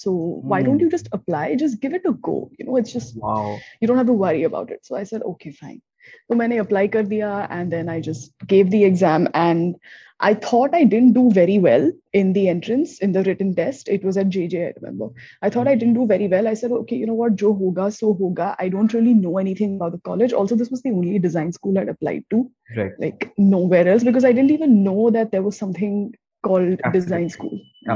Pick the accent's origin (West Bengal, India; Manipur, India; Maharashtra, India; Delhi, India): Maharashtra, India; Thane; also born or lived in Hyderabad; I grew up in Thane. So I was born in Hyderabad, but then my father, he got transferred to Bombay in 94 for his job. So we've just lived in Thane since 94. So I've grown up here. My schooling was here.